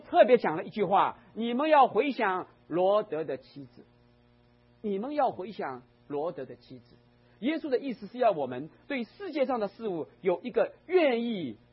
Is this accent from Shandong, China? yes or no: no; Shanghai, China; 那我是上海人，会烧江浙菜